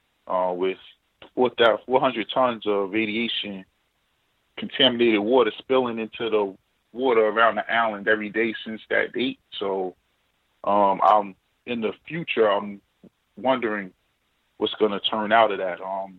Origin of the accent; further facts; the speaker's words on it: New Jersey, United States; So there was always a high level of contamination in New Jersey when I grew up.